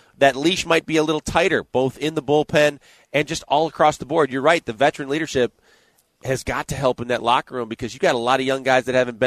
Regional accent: Midwest, United States; Oh, but growing up in the Midwest, yeah.

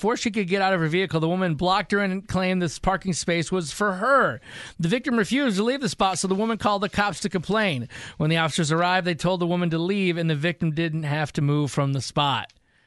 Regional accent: Michigan, United States; I never had Chick-fil-A because I grew up in Michigan. They didn't have it there.

